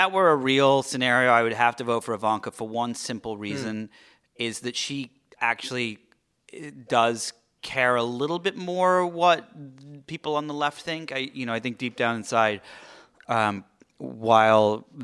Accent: United Kingdom; I am the Brit, but I know the early days.

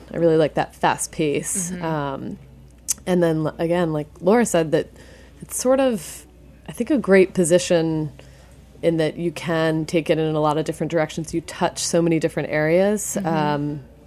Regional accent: New Jersey, United States; I'm from New Jersey.

